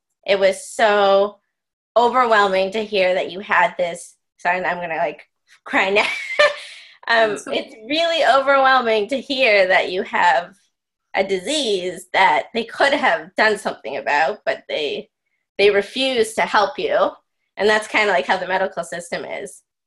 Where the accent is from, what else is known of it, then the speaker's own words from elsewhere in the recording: Canada; I grew up in Canada